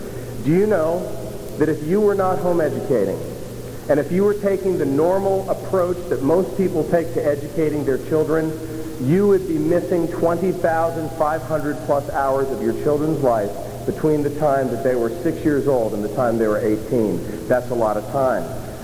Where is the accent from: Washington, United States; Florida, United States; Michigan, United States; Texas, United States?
Texas, United States; San Antonio; I come from San Antonio, Texas, and I'm part of a work called the Vision Forum.